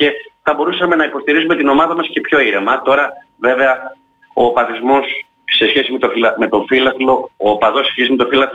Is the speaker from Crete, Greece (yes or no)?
yes; Heraklion, Crete, Greece; γιατί είμαι Ηρακλειώτης